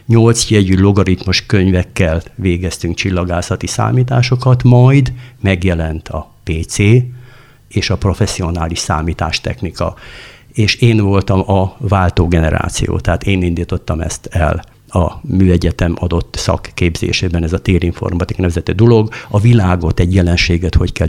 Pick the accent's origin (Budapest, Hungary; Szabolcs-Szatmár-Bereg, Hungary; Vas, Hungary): Szabolcs-Szatmár-Bereg, Hungary; Demecser; born there; én Demecserbe születtem, két falóval arrébb Gyulaházáról startolt